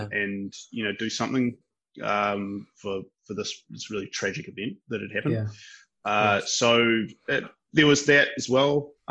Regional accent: New Zealand; This is honestly, as a New Zealand rugby fan, or as a New Zealander, just in general

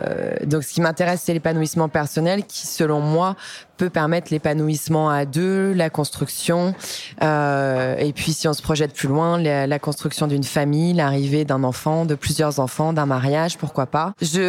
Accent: Lyon, Auvergne-Rhône-Alpes, France; j'ai 29 ans, je suis lyonnaise, hypnothérapeute.

